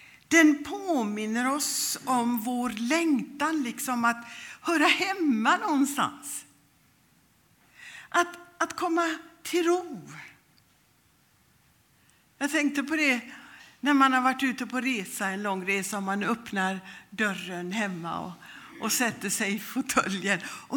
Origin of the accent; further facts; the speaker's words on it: India; och då tänker jag på min barndom i Indien